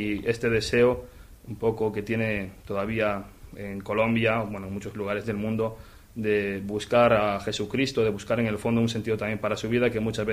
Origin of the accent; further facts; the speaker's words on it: Spain; soy el único español que queda en nuestro seminario.